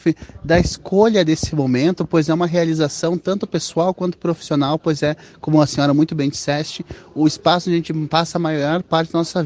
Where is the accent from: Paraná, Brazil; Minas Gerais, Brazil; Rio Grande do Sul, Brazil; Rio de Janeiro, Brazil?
Rio Grande do Sul, Brazil; Soledade; nós que somos de Soledade, passamos